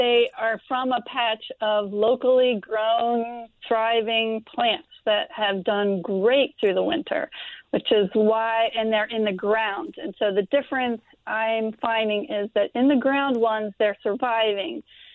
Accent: Fort Washington, Pennsylvania, United States; Yeah, I'm from Fort Washington, Pennsylvania, and I have a question about prickly pear.

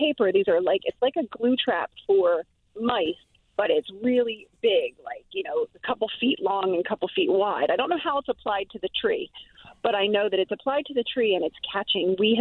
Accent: Manayunk, Pennsylvania, United States; now in King of Prussia, United States; I am from Manayunk, but I'm calling from King of Prussia, outside of the Philadelphia Metro Wildlife Clinic, where I am volunteer assistant director.

